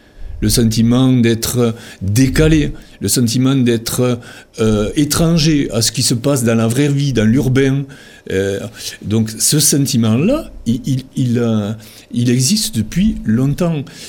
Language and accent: French; Occitanie, France; moi je suis originaire d'une famille du Tarn-et-Garonne, dans un petit village où nous avons vécu dignement dans une ferme de 30 hectares avec mes frères, mes cousins.